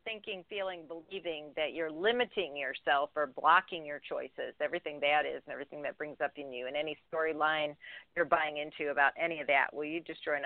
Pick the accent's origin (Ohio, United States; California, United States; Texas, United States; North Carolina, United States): North Carolina, United States; Oh, okay. I'm originally from North Carolina.